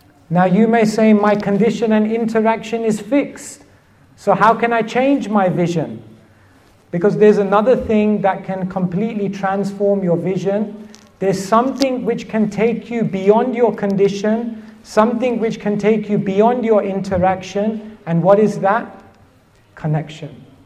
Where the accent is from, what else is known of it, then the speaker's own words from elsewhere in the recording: Wembley, London, United Kingdom; I grew up in Wembley.